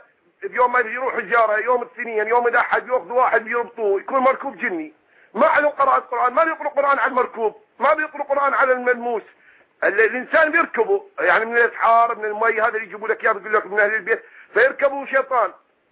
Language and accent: Arabic; Diwaniyah, Al-Qadisiyyah Governorate, Iraq; أنا أصلي من أهل الديوانية، من العراق، … كمان، وهذا أنا من السنتين 2000 أنا الحمد لله على دين أهل السنة والجماعة.